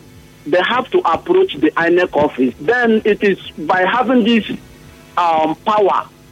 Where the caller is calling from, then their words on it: Port Harcourt, Rivers, Nigeria; I'm from Abugabe, but I'm calling from the city of Port Harcourt.